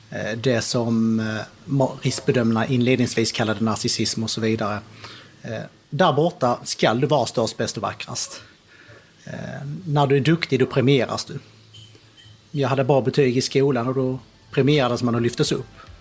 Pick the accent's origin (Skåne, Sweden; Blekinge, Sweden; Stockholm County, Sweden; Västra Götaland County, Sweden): Skåne, Sweden; Kristianstad; also born or lived in United States; jag är född nere i Skåne på Kristianstad BB. Uppväxt i Sverige nere i Skåne nästan hela uppväxten utom 2,5 år som jag gick i skola i USA.